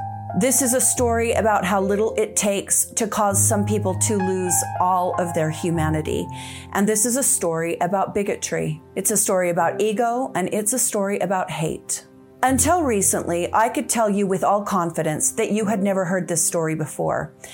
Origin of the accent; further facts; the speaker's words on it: Cedar City, Utah, United States; I'm so close to Cedar City, Utah, the site of the murder and my hometown